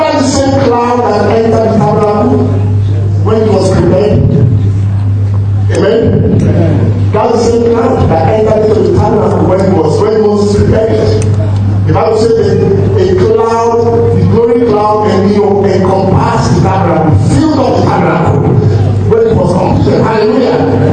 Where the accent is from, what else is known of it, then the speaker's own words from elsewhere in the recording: United Kingdom; Because I'm very British. I'm not a gentleman.